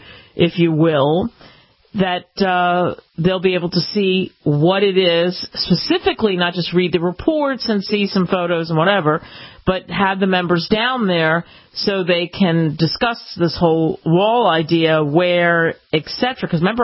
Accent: Pennsylvania, United States; I grew up outside of Philly, Action News, and they would talk about mold.

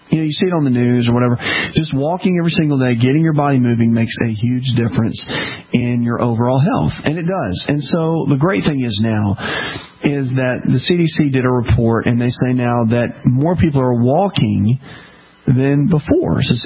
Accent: the South, United States; So in the South, we've always been, which I am from the South

